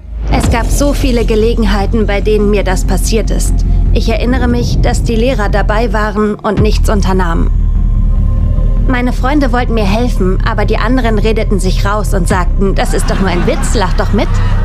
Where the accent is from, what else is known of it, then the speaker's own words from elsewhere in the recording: North East England, United Kingdom; Ich komme aus dem Nordosten Englands und wurde mit Rassendiskriminierung in meiner Nachbarschaft konfrontiert.